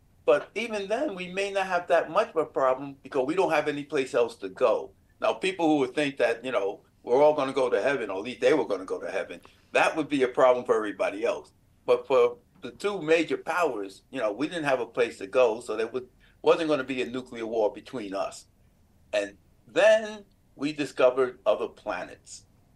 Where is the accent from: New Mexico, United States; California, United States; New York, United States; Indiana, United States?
New York, United States; Bronx; So part of growing up in the South Bronx, you learn to drink, you learn to curse, and you learn to fight.